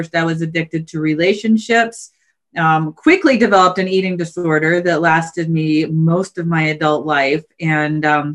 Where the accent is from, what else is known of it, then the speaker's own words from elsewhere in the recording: Canada; I mean, we grew up in Canada, which is fairly not super Christian, to say the least.